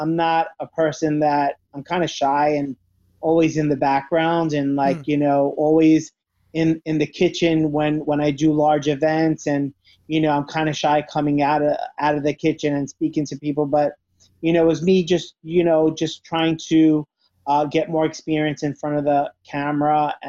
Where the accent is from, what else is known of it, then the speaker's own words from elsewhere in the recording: Brooklyn, New York, United States; I'm like, you know, growing up as an Italian, you know, in Brooklyn, like, everything was surrounded by food